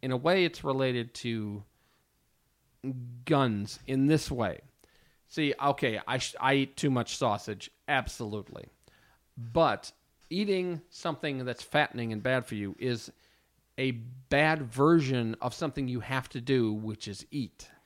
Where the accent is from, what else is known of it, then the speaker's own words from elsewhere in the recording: Milwaukee, Wisconsin, United States; Luckily for me and my brother, we grew up in Milwaukee, which has an old German socialist background.